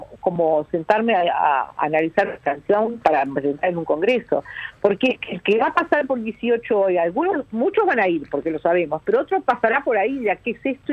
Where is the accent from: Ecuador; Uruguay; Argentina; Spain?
Uruguay; born there; pude hacer esta carrera pura y exclusivamente porque nací en Uruguay y estaba